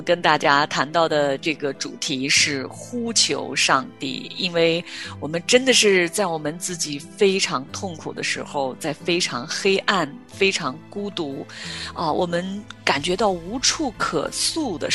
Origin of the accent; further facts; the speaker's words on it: North China, China; 为什么我会生在中国，是一个中国人，为什么我的家乡就在中国的北方呢？我为什么没有生在中国的南方吗？